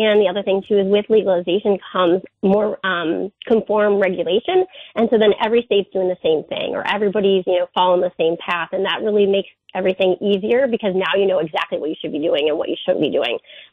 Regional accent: Iowa, United States; I am from Iowa originally, yeah.

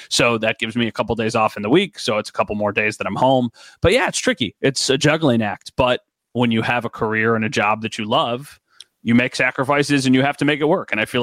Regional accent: New York, United States; I'm from here. I'm from Western New York. My wife's from Western New York. Our families are here.

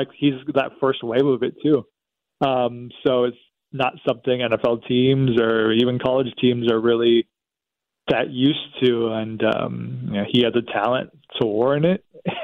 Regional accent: San Diego, California, United States; I'm from San Diego, so I was in San Diego and Southern California when Keenan Allen got drafted to the Chargers.

